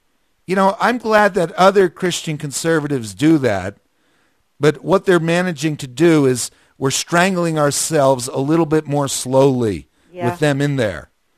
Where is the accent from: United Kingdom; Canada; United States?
United States; Hawthorne, New Jersey; Hawthorne, New Jersey. I grew up in Hawthorne, New Jersey.